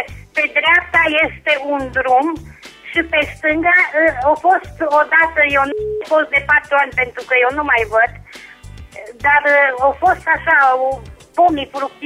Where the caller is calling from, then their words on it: Reșița, Caraș-Severin, Romania; din Reșița.